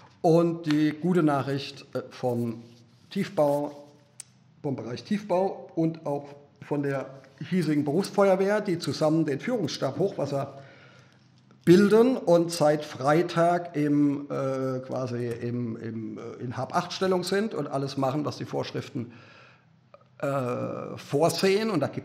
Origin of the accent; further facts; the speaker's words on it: Ludwigshafen, Rhineland-Palatinate, Germany; Aber da ich aus Ludwigshafen komme